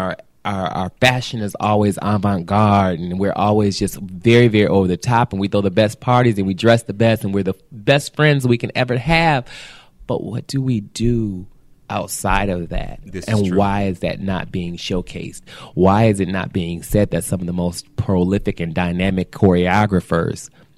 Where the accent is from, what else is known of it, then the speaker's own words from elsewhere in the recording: Toledo, Ohio, United States; also born or lived in Detroit; I came from Northwest Ohio, Southeast Michigan. Mm. Yeah, you know, started in Toledo, Ohio, and then Southeast Michigan, Detroit, of course.